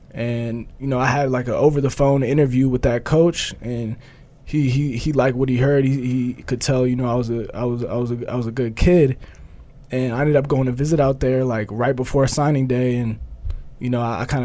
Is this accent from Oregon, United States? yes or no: yes; Oregon, United States; Yeah, I'm from Oregon.